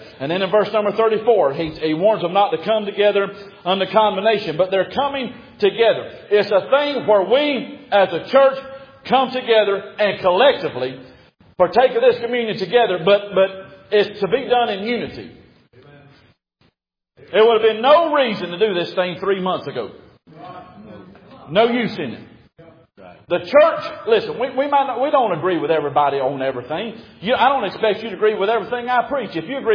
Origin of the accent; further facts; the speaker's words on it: Alabama, United States; No, if I'm from Alabama, they run up and drink the rest of the juice that ain't used in the communion.